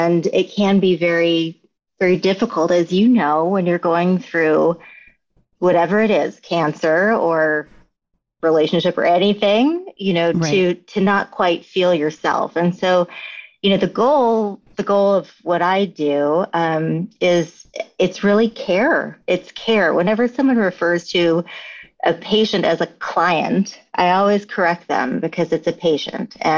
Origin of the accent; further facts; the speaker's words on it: Hawaii, United States; also born or lived in California; is I grew up in Hawaii and California, so I grew up in the sun too.